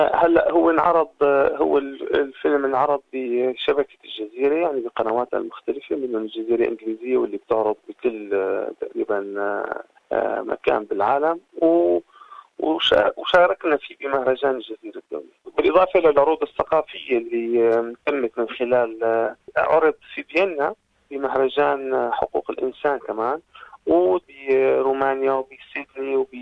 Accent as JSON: {"language": "Arabic", "country": "Syria", "moved": "yes", "said": "الفئة الغالبة من السوريين الطبقة الوسطى اللي طلعنا من سوريا. كنا قريبين منها يعني بالجغرافيا إلى حد ما، أنا كنت موجود بالأردن"}